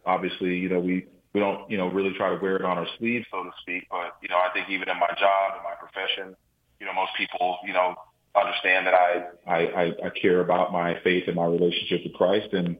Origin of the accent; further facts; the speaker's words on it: Bryan, Texas, United States; I was raised in Bryan, College Station, where Texas A&M is at.